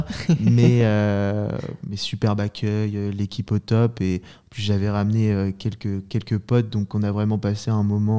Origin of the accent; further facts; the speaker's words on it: Le Mans, Pays de la Loire, France; born there; also born or lived in Paris; Je suis né au Mans. Et du coup, avec l'école, j'habitais 2-3 ans sur Paris. Mais tu vois, là, je suis quand même revenu au Mans. Donc c'est pour dire que je suis vraiment attaché à la Sarthe.